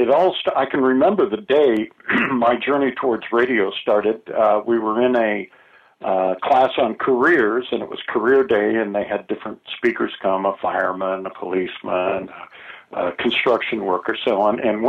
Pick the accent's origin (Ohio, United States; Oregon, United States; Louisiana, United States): Oregon, United States; Tigard; But it was neat growing up in Tigard, Oregon, in that Portland hadn't become a big city yet, and the suburbs were even more kind of laid back.